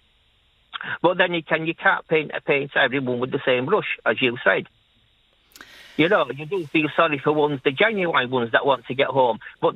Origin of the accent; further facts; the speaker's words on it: Leeds, Yorkshire and the Humber, United Kingdom; moved away; like, you just mention my accent, and I say, yeah, I'm from Leeds.